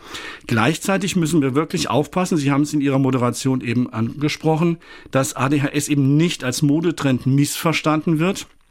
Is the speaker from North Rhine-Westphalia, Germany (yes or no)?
no; Frankfurt, Hesse, Germany; ich komme ja selbst aus Frankfurt